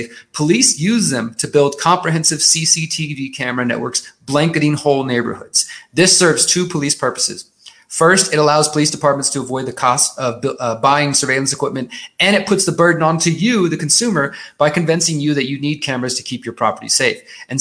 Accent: Houston, Texas, United States; As I said, I'm originally from Houston

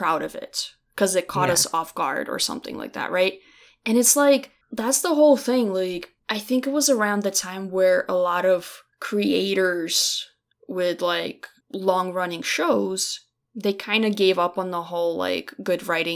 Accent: Brooklyn, New York, United States; I don't know. I grew up in Brooklyn, right?

